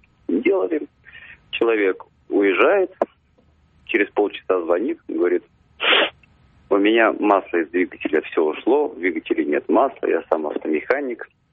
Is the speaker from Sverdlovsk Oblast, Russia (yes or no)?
no; Moscow, Russia; я из Москвы.